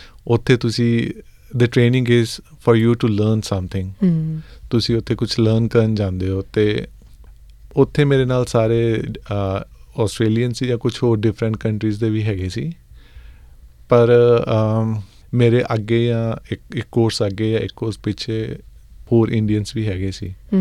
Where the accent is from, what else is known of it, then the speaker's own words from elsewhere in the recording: Bainsa, Punjab, India; born there; ਮੇਰਾ ਜਨਮ ਪਿੰਡ ਬੈਂਸਾ, ਜ਼ਿਲ੍ਹਾ ਹੁਸ਼ਿਆਰਪੁਰ ਵਿੱਚ ਹੋਇਆ ਸੀ 1987 ਦੇ ਵਿੱਚ।